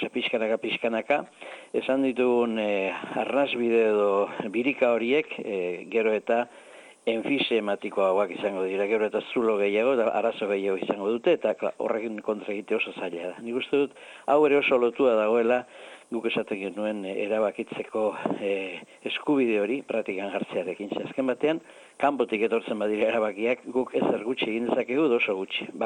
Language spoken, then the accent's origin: Basque; Ezkio, Basque Country, Spain; Ni neuk ikusten dut ezkio bezalako nire jaioterria bezalako batean zer esan nahi duen horrek.